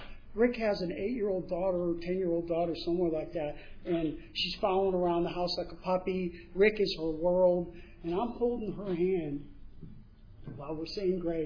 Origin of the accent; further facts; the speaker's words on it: New York, United States; We go to decide to drive up to New York to my hometown.